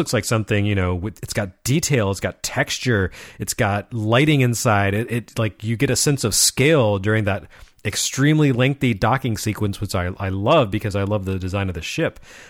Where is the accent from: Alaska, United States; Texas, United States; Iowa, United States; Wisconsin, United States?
Texas, United States; Lubbock; I seem to remember like one station in where I grew up in Lubbock, Texas, would run it in the afternoons